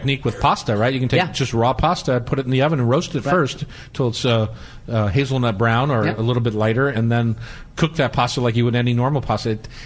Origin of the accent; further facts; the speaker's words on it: Delaware, United States; I'm from Delaware. That's a little different.